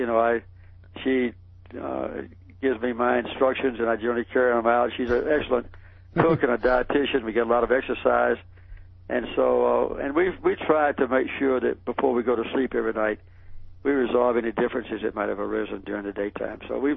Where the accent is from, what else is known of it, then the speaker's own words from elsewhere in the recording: Archery, Georgia, United States; I grew up in Archery, Georgia, near Plains. We had one white family that was ours and about 55 African-American families.